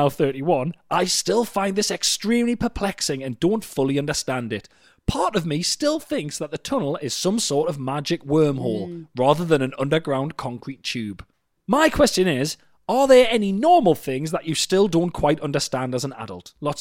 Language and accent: English; Newcastle, North East England, United Kingdom; I'm from Newcastle, and when I was a little kid, my mum and dad used to visit family in Sunderland regularly, north to south.